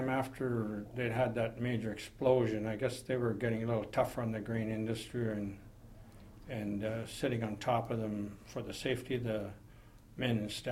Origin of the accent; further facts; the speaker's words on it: Kern River, California, United States; because I grew up in Kern River